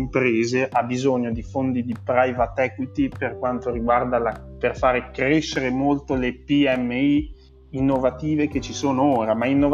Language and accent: Italian; Emilia-Romagna, Italy; io che sono dell'Emilia Romagna e voi che siete lombardi